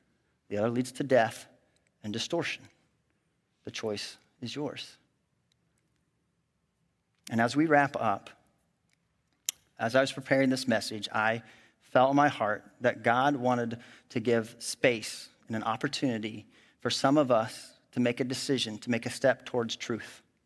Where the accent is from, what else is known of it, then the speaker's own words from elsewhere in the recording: Midwest, United States; Growing up in the Midwest, I didn't get to see the ocean until I was 13 years old.